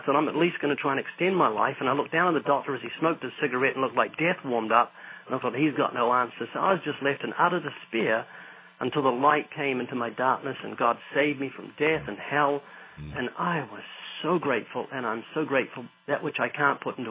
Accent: New Zealand; no, that's not right, because I'm from New Zealand, and you're pointing down.

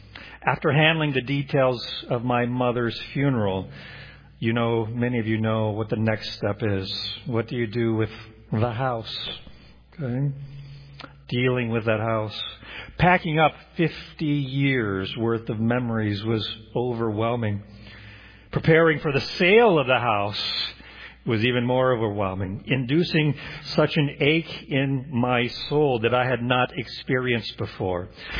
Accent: Oklahoma, United States; now in Indiana, United States; That was the home that I knew all of my life. After I moved away from Oklahoma to Indiana, this state, home for the holidays meant traveling back to that house.

